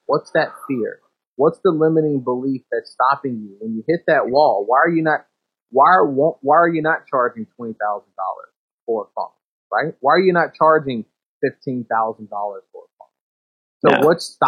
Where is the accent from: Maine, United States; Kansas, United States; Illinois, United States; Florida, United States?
Illinois, United States; Chicago; I'm from Chicago.